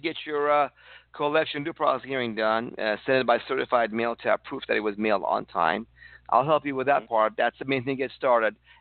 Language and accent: English; Iran; now in United States; I came from Iran, and I was shocked at how many Americans don't like or refuse to read and educate themselves.